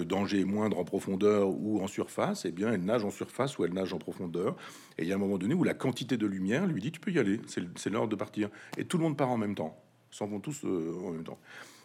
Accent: Chambois, Normandy, France; dans mon village natal, Chambois, 500 habitants

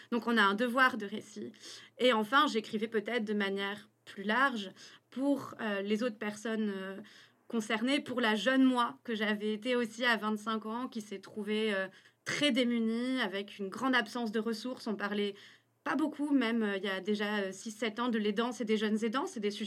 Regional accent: Toulouse, Occitanie, France; On a grandi à Toulouse

